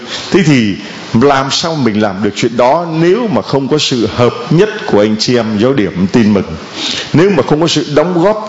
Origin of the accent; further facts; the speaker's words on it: Southern Vietnam, Vietnam; born there; chúng tôi là Bắc di cư mà. Mặc dù sinh ở miền Nam nhưng mà gốc bố mẹ vẫn miền Bắc đi vô đây, còn tôi thì sinh ở miền Nam.